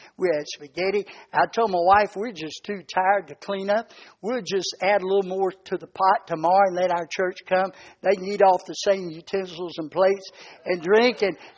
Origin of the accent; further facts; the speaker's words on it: Georgia, United States; I'm from Georgia, so you know.